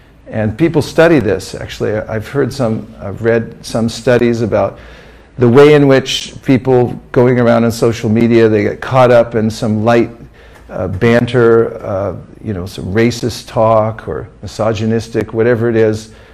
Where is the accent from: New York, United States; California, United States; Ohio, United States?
California, United States; I come from California